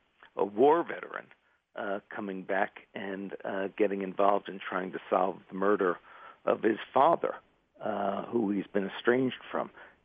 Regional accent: New York City, New York, United States; which is when I grew up in New York City.

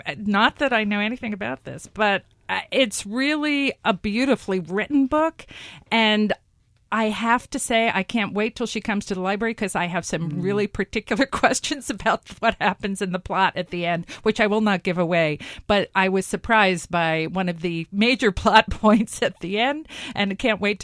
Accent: Massachusetts, United States; as a child growing up on Cape Cod, I had sailed with the boys.

